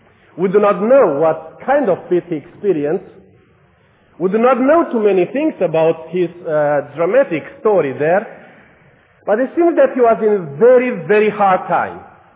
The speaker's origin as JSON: {"language": "English", "country": "Romania", "second_language": "English", "said": "And you understand that I'm coming from Romania, from behind the former the Iron Curtain."}